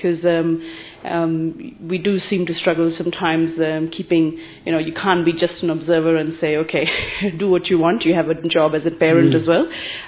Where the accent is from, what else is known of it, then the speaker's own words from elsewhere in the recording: Australia; from Australia.